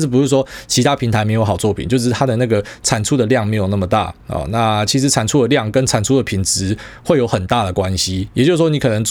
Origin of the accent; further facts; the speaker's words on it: Taiwan; 当然我们台湾人比较怕死嘛